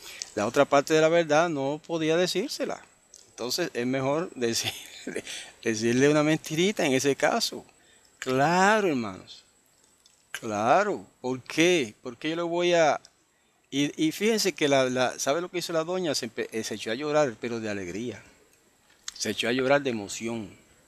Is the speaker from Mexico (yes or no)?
no; Guayama, Puerto Rico; Y es que en mi pueblo, Guayama, de Puerto Rico